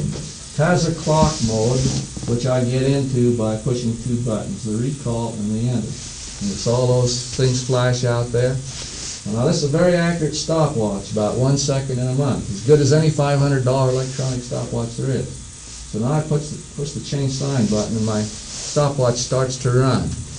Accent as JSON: {"language": "English", "town": "Provo", "region": "Utah", "country": "United States", "said": "and I said, well, I'm from Provo, Utah."}